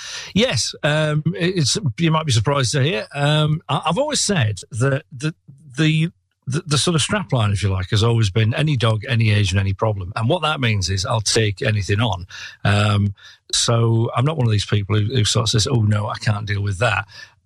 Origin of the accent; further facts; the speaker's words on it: Yorkshire and the Humber, United Kingdom; although I'm from Yorkshire originally, I was living in the Northampton area.